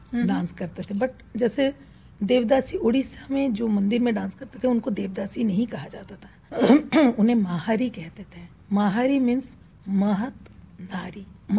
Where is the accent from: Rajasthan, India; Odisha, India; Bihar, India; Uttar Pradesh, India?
Odisha, India; मैं ओडिशा में पैदा हुई हूँ, उड़ीसा में पली बड़ी हूँ, और 6 साल के उम्र से मेरे पेरेंट्स ने मुझे ओडिसी के साथ